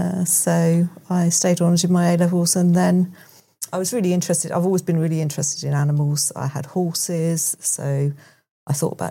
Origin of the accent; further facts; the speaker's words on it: Newport, South East England, United Kingdom; And I've always lived on the island. So I grew up in the education system. I grew up on a farm. I was really lucky. My parents owned a farm.